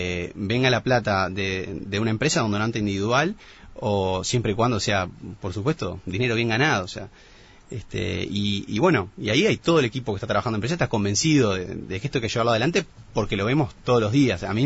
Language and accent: Spanish; Uruguay; como uruguayo